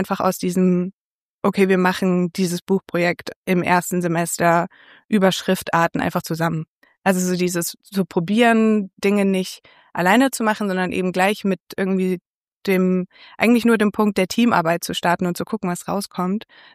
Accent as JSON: {"language": "German", "town": "Wendelstein", "region": "Bavaria", "country": "Germany", "tie": "born or raised there", "said": "Eigentlich sind wir Luftlinie 3 Kilometer voneinander aufgewachsen in Wendelstein. Das ist ein Vorort von Nürnberg."}